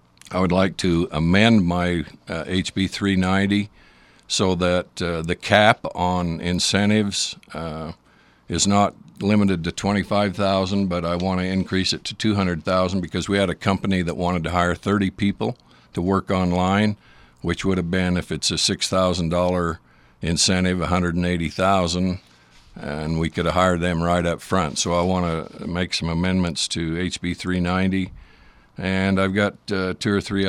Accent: Bicknell, Utah, United States; Okay, I grew up in Wayne County, a little town called Bicknell, 365 people.

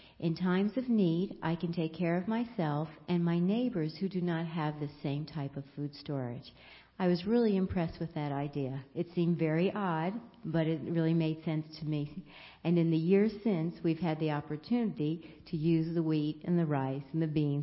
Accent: Pennsylvania, United States; There's a world of difference in growing up outside of Philadelphia and growing up in Arco, Idaho.

